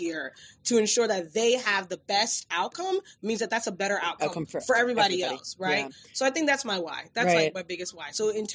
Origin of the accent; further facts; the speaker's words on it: Ghana; now in United States; my own experience as a Ghanaian American. I see it as somebody who identifies alongside the African American community, right? Because those were the first Black people I really got to engage with when I came to America.